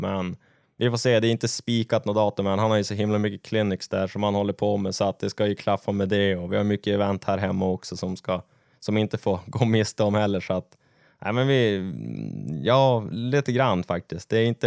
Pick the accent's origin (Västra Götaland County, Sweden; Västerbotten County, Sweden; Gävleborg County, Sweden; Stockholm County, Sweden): Västerbotten County, Sweden; Umeå; Jag är ju född och uppvuxen i Umeå. Eller egentligen 2 mil utanför Umeå i en liten by som heter Karsö.